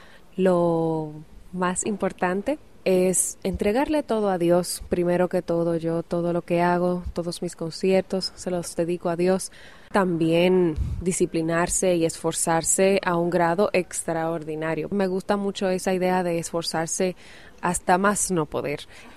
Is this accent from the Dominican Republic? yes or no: yes; Dominican Republic; parte de nuestra idiosincrasia como dominicanos